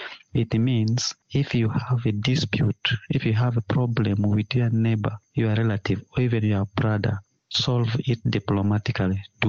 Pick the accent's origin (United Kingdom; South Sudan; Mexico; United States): South Sudan; Central Equatoria; from Lujulo Payam of Morobo County, Central Equatoria State. My proverb is in Kelico language